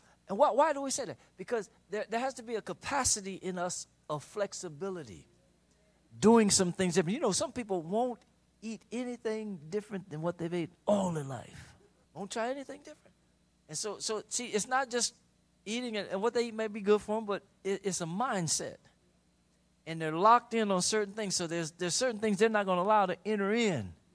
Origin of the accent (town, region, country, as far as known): Chicago, Illinois, United States; born or raised there